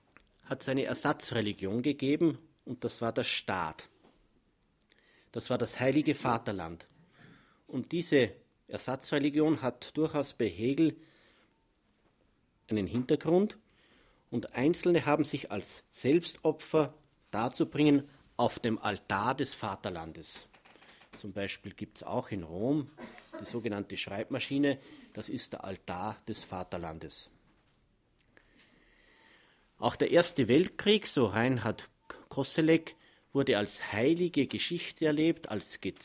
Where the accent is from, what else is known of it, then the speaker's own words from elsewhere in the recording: Upper Austria, Austria; born there; Ich bin gebürtiger Oberösterreicher